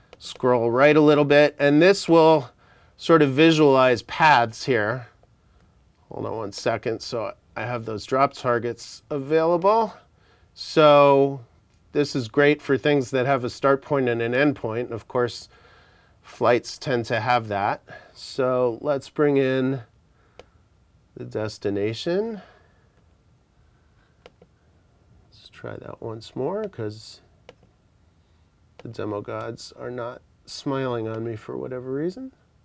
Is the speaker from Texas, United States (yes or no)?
no; New York, United States; since as a New Yorker, I already knew this, Newark Airport is a problem, right?